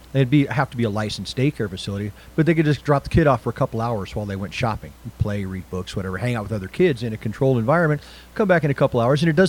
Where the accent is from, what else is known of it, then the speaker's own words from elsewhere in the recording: Colorado, United States; I made the deadline here in Colorado. I was freaking 4 years old in kindergarten.